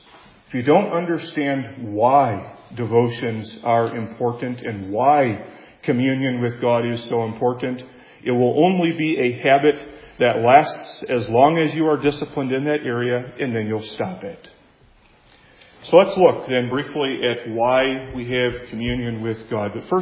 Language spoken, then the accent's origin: English; Doon, Iowa, United States; also born or lived in Grand Rapids; I grew up in Doon, Iowa, a small town that recently became publicized as a result of a train derailment